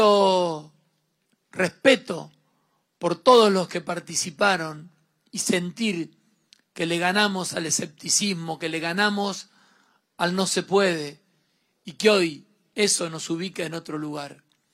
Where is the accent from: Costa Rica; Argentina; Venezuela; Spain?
Argentina; Santa Fe